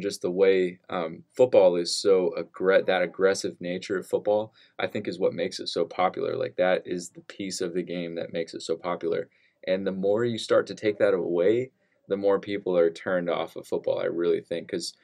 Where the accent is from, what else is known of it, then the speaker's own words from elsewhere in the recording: Texas, United States; I grew up in Central Texas, and, like, all my friends play football